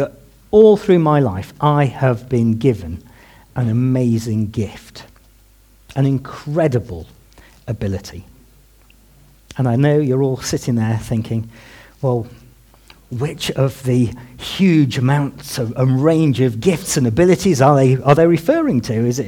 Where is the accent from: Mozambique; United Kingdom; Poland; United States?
United Kingdom; I would imagine, because we're British, we'd probably first off be extremely sceptical.